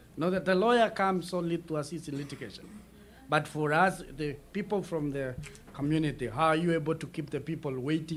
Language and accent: English; Kenya; from Kenya, from the Ogier community.